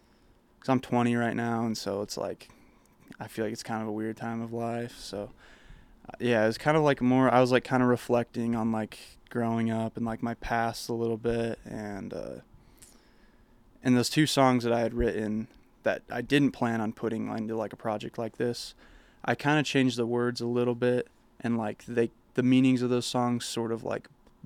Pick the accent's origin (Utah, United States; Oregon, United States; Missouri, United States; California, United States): Utah, United States; Herriman; I grew up in Harriman, Utah, so I use a lot of like metaphors